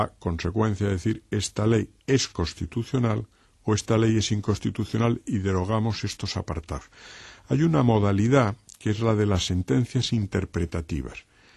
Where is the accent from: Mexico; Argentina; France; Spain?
Spain